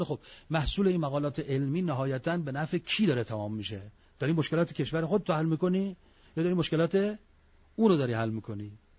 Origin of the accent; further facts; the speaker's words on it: Iran; من و شما توجه کنیم به عنوان یک ایرانی